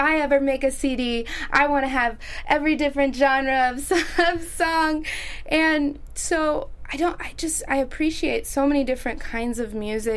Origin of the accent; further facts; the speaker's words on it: Springfield, Illinois, United States; now in St. Louis, United States; Well, actually, my hometown is Springfield, Illinois. Mm. But I've been living in St. Louis, Missouri for almost 9 years.